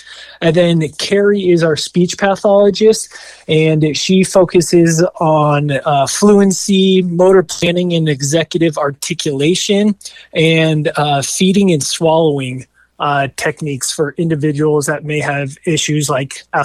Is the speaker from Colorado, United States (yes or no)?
yes; Colorado Springs, Colorado, United States; now in Kemmerer, United States; I'm originally from Colorado Springs. I met my wife in Evanston, Wyoming